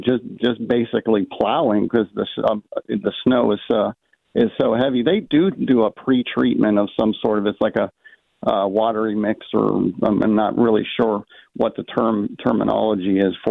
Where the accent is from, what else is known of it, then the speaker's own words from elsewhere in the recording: Glassport, Pennsylvania, United States; Yeah, I grew up in the Glassport area and went to South Allegheny High School.